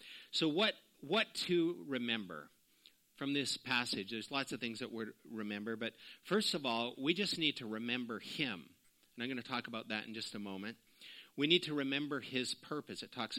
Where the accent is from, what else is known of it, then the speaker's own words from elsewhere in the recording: Canada; I grew up in Canada here